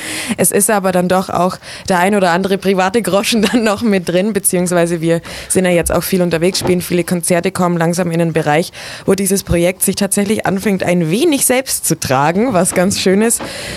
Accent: Augsburg, Bavaria, Germany; bei uns zu Hause in Augsburg

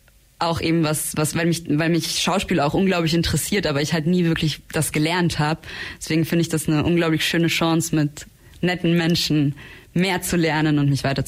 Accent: Trentino-Alto Adige, Italy; Also ich bin ursprünglich aus Südtirol, aus auch einem sehr süßen kleinen Dorf

